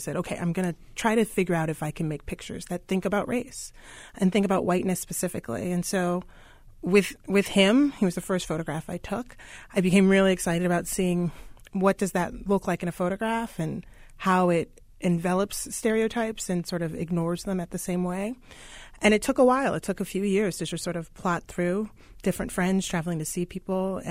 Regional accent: New York City, New York, United States; I grew up in Harlem, but went to high school on the Upper East Side.

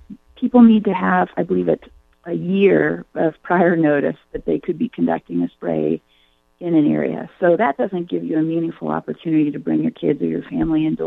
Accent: Oregon, United States; my family, for six generations, has lived in the Rogue Valley, and I grew up in the Rogue Valley. So I care a lot about things that happen in Southern Oregon

